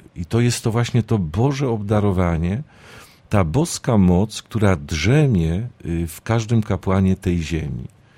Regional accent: Zabrze, Silesian Voivodeship, Poland; Obaj jesteśmy z Zabrza, sąsiednich parafii, to parafie nasze rodzinne.

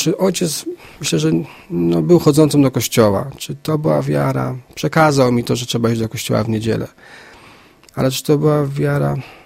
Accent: Tychy, Silesian Voivodeship, Poland; born there; Tak, mieszkam, tak, urodziłem się w Tychach, dokładnie w takiej w zasadzie dzielnicy Tychów Wilkowyje.

